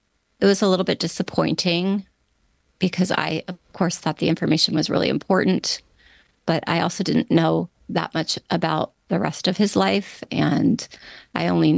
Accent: Washington, District of Columbia, United States; Well, I grew up in Washington, D.C.

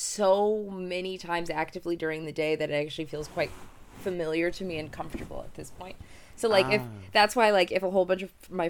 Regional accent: Michigan, United States; We grew up in Michigan.

